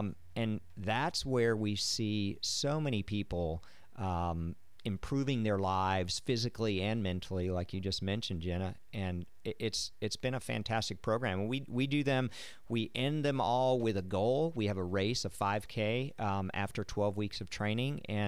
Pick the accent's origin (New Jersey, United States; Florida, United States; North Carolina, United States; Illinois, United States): Florida, United States; now in Pensacola, United States; We ended up in Pensacola, and I'm originally from Southwest Florida